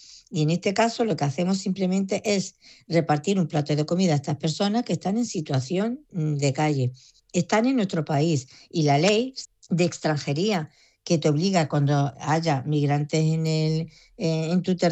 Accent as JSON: {"language": "Spanish", "region": "Ceuta", "country": "Spain", "said": "los musulmanes ceutíes somos tan españoles como el que más y somos tan patriotas como el que más."}